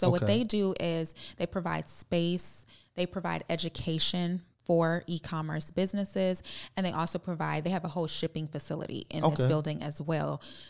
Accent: Detroit, Michigan, United States; I'm from Detroit. And so I saw family members who worked for the plants, the car plants for years and years and years.

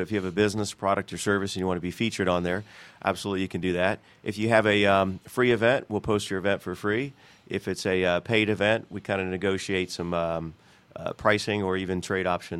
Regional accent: Leesburg, Florida, United States; also born or lived in Miami / Virginia Beach; No, I was born in Miami, raised in Central Florida, Leesburg, small town near Orlando, high school in Virginia Beach, and then back to Florida at Florida State for about a year and a half

